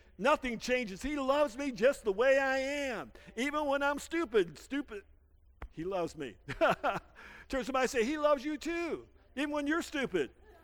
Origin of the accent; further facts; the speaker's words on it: St. Joseph, Michigan, United States; I grew up in Michigan. Right on the shores of St. Joe. If you've never been up to St. Joe, go up there. It's a beautiful little town, one of the prettiest towns in Michigan.